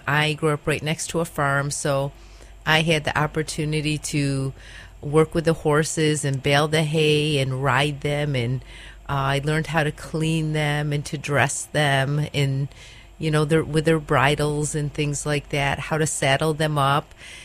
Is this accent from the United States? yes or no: yes; Hilton, New York, United States; I grew up in upstate New York in a little town. It's actually called the village of Hilton.